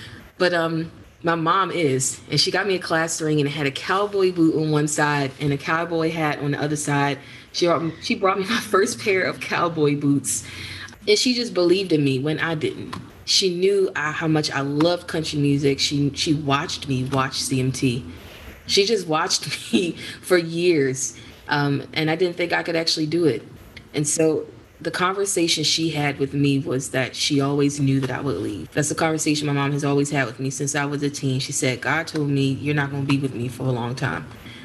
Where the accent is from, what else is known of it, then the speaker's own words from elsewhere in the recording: Baltimore, Maryland, United States; I'm not from the South. I guess Maryland is technically the first state below the Mason-Dixie line, but Baltimore is very urban.